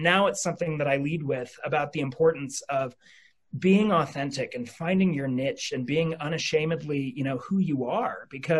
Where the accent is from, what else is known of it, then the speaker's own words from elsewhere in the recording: Montana, United States; moved away as an adult; You know, I moved here in 2004 from Montana, grew up on a farm. I'm sure I don't look it now, but I grew up on a farm in Montana.